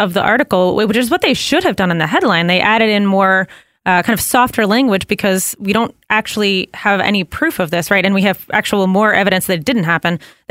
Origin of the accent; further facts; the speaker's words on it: Richmond, Virginia, United States; I mean, I grew up in Richmond, Virginia, the capital of the Confederacy, where there's an entire monument lined with Confederate generals.